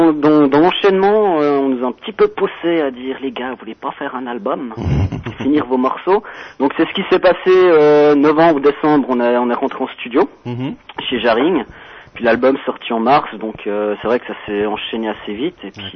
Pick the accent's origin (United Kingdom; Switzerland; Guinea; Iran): Switzerland; On vient de la Suisse, de la Suisse.